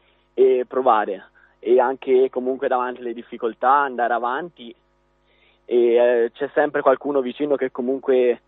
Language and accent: Italian; Ostra, Marche, Italy; vengo da Ostra, ho 16 anni, ne faccio 17 a dicembre